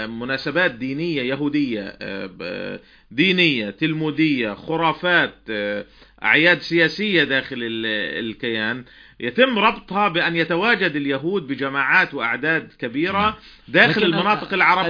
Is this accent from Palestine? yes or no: yes; Palestine; الشيء المهم أنه إحنا كفلسطينيين كعرب كمسلمين لا يجب أن نصمت